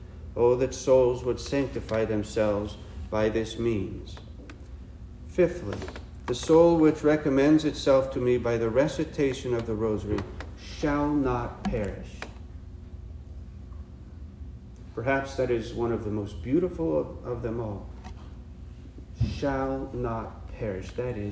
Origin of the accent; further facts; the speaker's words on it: Chillicothe, Ohio, United States; she decided to travel with my family from where I grew up in Chillicothe, Ohio, to travel an hour to Columbus, Ohio